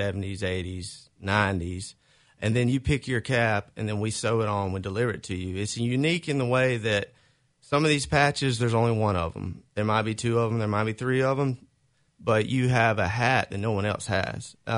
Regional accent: Georgia, United States; I basically born and raised in South Georgia. I come from a good family on both sides.

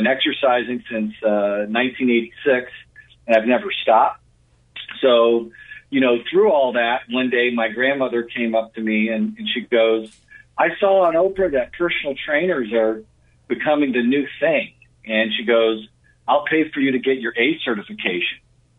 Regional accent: Florida, United States; also born or lived in Atlanta, Georgia; Well, you know, I was born in Atlanta, grew up in Florida.

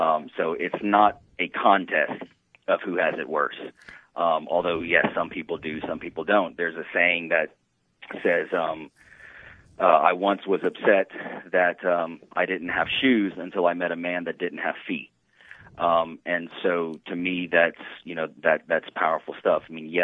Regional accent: Lafayette, Louisiana, United States; I am from Louisiana. Okay. I'm from Lafayette, Louisiana.

